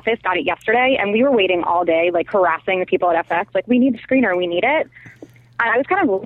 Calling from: Los Angeles, California, United States; Hey, … … from L.A.

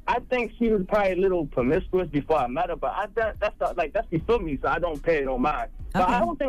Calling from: Orlando, Florida, United States; also born or lived in Baltimore; I'm calling from Orlando. I just moved here from Baltimore.

